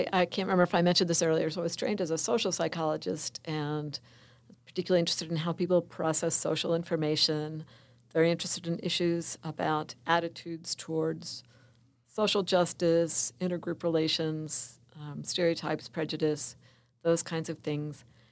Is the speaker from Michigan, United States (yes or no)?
no; Maryland, United States; Yeah, I grew up in Maryland, not far from Washington, D.C., so it wasn't exactly the wilderness